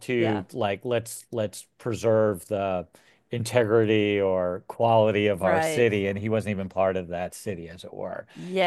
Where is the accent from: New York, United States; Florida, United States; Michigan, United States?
New York, United States; I grew up in New York. I was just a kid at the time, but I remember it being all over the news.